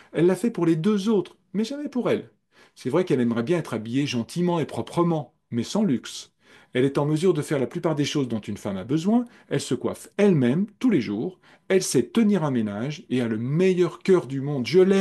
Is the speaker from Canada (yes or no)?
no; France; la mère de Mozart est morte et enterrée chez nous, à Paris. Enfin, en tout cas, dans notre pays, à Paris.